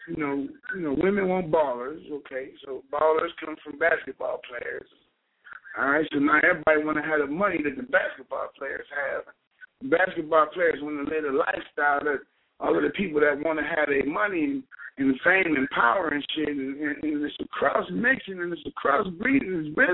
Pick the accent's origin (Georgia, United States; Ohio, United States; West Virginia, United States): Ohio, United States; Cleveland; I'm straight from Cleveland, Ohio, broadcasting live from my studio